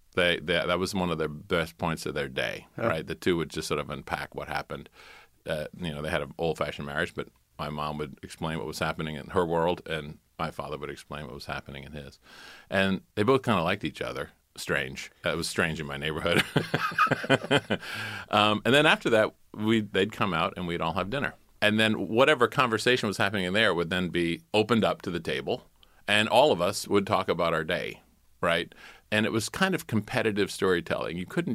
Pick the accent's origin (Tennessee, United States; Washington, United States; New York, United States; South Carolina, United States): South Carolina, United States; So my family I'm from South Carolina, and there's a rich hit tradition of being in newspapers.